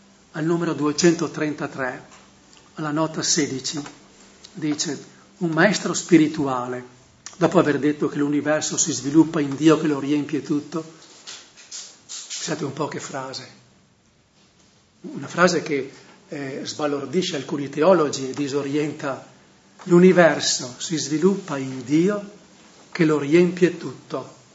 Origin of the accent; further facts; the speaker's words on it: Verona, Veneto, Italy; è di origine veronese, da dove sono io